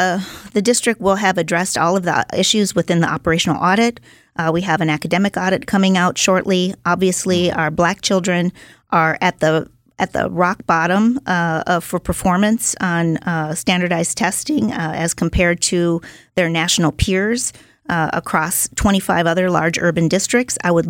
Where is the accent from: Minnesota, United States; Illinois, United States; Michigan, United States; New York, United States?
Minnesota, United States; Minneapolis; Well, I grew up in the Southeast Projects in public housing to a single mom in Minneapolis, Minnesota. And so I'm from Minnesota.